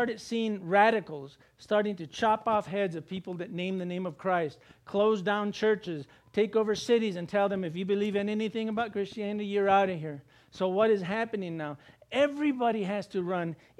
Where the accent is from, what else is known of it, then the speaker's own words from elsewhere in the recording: Rome, New Mexico, United States; I grew up in Rome, New Mexico, 30 miles that way.